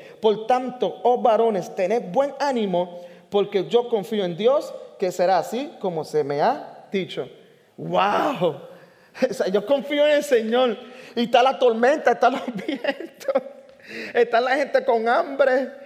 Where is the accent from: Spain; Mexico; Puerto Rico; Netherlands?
Puerto Rico; Nosotros estábamos, usted sabe que vinimos de Puerto Rico para acá y sin conocer a nadie, estuvimos alquilados, ¿verdad?, en el apartamento.